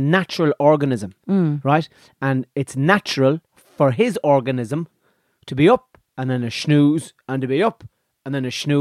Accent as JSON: {"language": "English", "country": "Ireland", "said": "I'm sure Irish people were doing the same, but I'm telling you, it's once we started working for the man."}